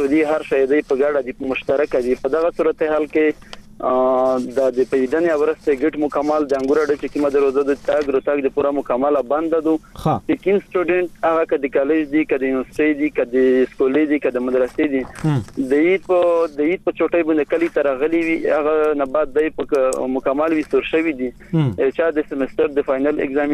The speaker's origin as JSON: {"language": "Pashto", "town": "Barmal", "region": "Paktika", "country": "Afghanistan", "said": "د مو کور په برمل ولسوالۍ کې دی"}